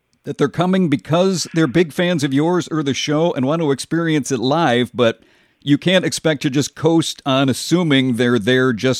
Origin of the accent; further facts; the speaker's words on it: Chicago, Illinois, United States; accent: Chicago; See, that's my Chicago accent. You know, I hear everything. I speak my Chicago accent. I hear everything translated into a Chicago accent.